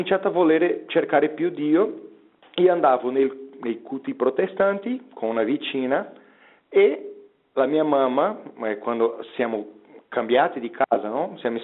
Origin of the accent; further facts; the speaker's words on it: Goiânia, Goiás, Brazil; io sono brasiliano, del centro del Brasile, una città che si chiama Goiânia, 200 chilometri a sud-ovest di Brasília